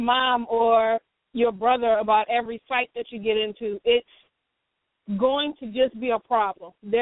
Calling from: LaPlace, Louisiana, United States; I'm calling from LaPlace.

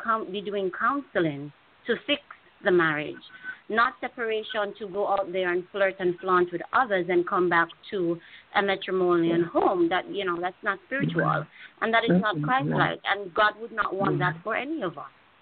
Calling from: West Palm Beach, Florida, United States; I'm calling from West Palm Beach.

